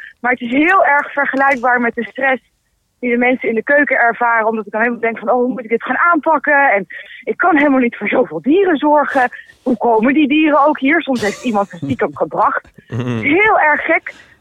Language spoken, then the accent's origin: Dutch; Nijmegen, Gelderland, Netherlands; ik ben 26 jaar en ik kom uit Nijmegen.